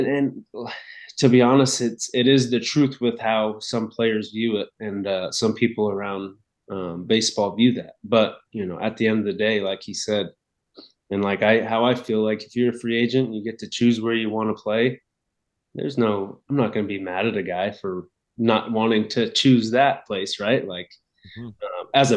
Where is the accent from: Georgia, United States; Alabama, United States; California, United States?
California, United States; Sacramento; I'm from Sacramento or the Sacramento area. And I grew up going to San Francisco with, my parents and grandparents, and I love the city.